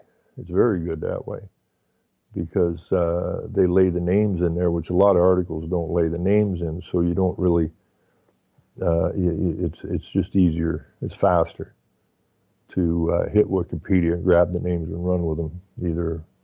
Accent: Ontario, Canada; I saw pictures like this all the time when I grew up in the Ottawa Valley.

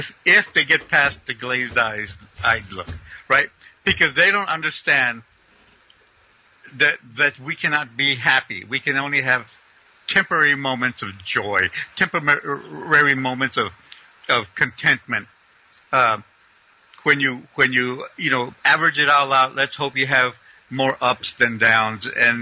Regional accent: United States; But as a Mexicano growing up in the United States, I've always seen those things happen.

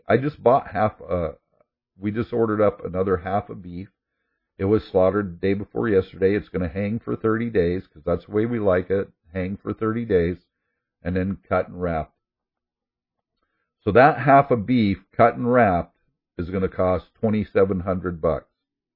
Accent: Oregon, United States; born there; also born or lived in California; because that's when our family moved from California to Oregon. I was born in Oregon, of course.

